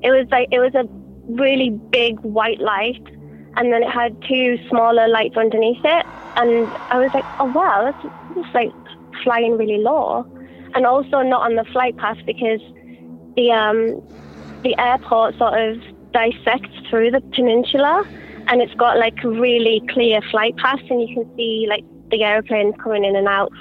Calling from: New Zealand; I'm calling from New Zealand.

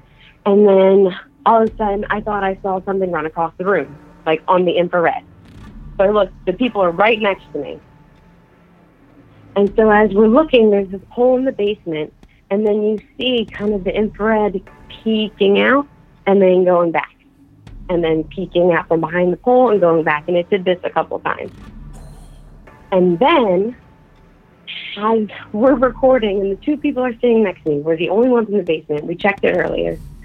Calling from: Philadelphia, Pennsylvania, United States; I'm calling from Philadelphia.

